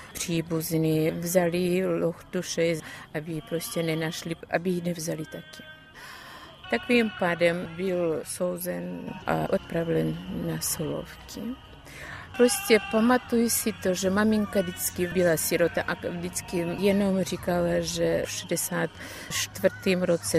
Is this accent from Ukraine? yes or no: yes; Chekhohrad, Zaporizhzhia Oblast, Ukraine; Pocházím z Čechohradu, z Melitopolského rajona.